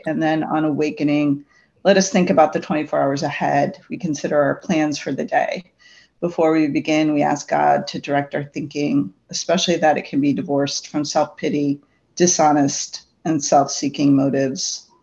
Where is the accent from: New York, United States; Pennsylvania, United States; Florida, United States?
Florida, United States; Orlando; I'm a compulsive debtor and spender, and I am from Orlando, Florida.